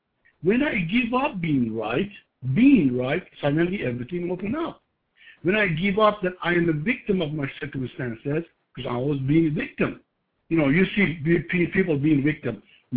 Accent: Iran; English is a second language; moved away as an adult; I'm born and raised in the Middle East. I'm born and raised in Iran. Obviously, you can hear my accent.

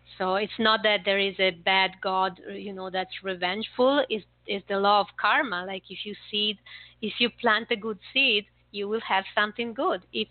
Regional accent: Florence, Tuscany, Italy; you would love Tuscany then. I'm from Florence, and you would like that area then.

